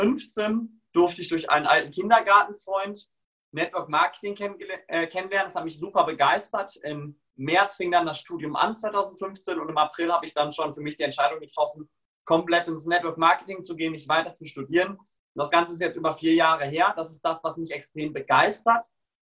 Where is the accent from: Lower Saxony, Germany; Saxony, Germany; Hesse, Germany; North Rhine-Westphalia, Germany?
North Rhine-Westphalia, Germany; Münster; 25 Jahre alt. Ich komme gebürtig vom Bauernhof aus der Nähe von Münster. Da bin ich groß geworden, also 2000 Einwohner.